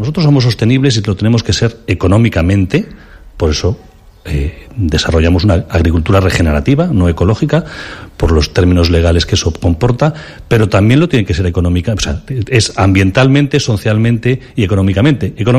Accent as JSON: {"language": "Catalan", "town": "Zaragoza", "region": "Aragon", "country": "Spain", "said": "perquè jo, ja sabeu vosaltres que sóc de Saragossa, entonces lo de les fronteres, les línies, ja no ho entenc molt bé."}